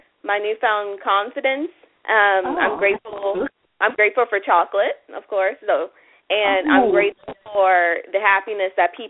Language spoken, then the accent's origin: English; Pensacola, Florida, United States; I'm from Pensacola, Florida.